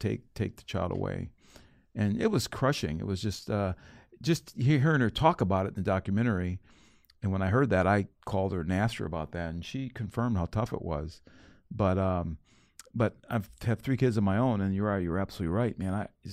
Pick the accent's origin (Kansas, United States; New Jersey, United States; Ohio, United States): Ohio, United States; Cleveland; growing up in Cleveland, Ohio.